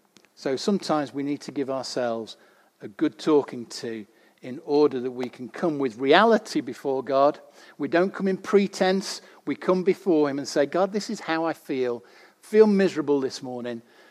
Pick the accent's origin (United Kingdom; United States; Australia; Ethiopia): United Kingdom; But yet, sometimes we say, we're British. Yeah, we like to do things a little bit reserved